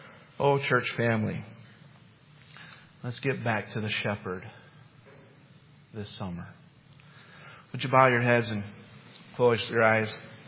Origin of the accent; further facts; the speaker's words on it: Utah, United States; Now, I grew up in Utah, and it's a semi-arid place.